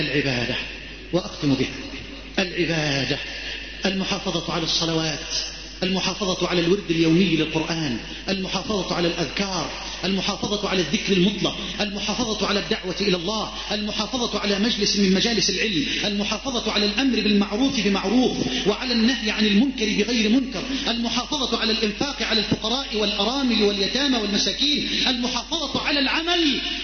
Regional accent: Egypt

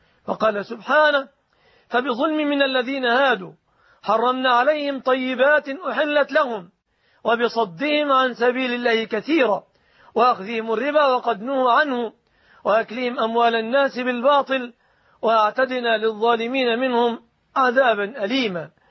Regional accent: Egypt; ولا يليق أن تعلق في بلادنا مصر الآمنة إن شاء الله تعالى

